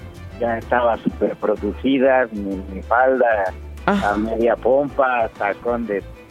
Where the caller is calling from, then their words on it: Mexico City, Mexico; De aquí, de Ciudad de México.